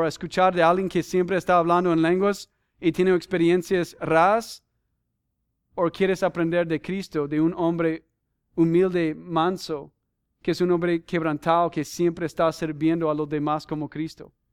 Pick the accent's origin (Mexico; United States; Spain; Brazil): United States; Spanish is a second language; No tiene nada que ver que yo soy gringo.